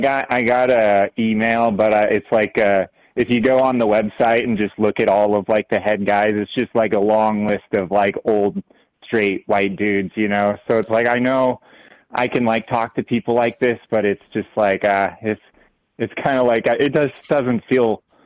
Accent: Portland, Oregon, United States; like, I'm from Portland, but, like, all my coworkers are, you know, they're cowboys or loggers. They're from the rural area.

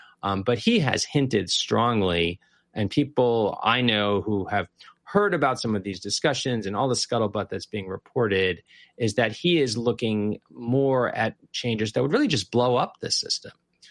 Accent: Michigan, United States; New England, the Northeast, West Coast, maybe my home state of Michigan, places like that, we still have vaccines

